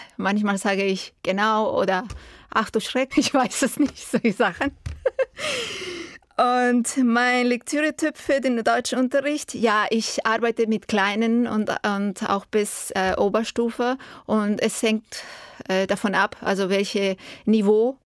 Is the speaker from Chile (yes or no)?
yes; Magallanes, Chile; German is a second language; Ich komme aus Patagonien, Chile. Ich bin geboren im Jahr 1972. Ich arbeite als Deutschlehrerin an der deutschen Schule in Punta Arenas